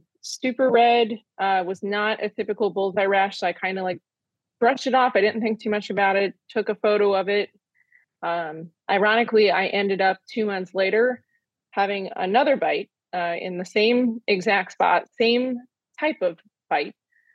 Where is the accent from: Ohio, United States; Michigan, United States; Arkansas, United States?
Ohio, United States; Columbus; I'm from Columbus, Ohio. So was near Ohio State's campus in a duplex living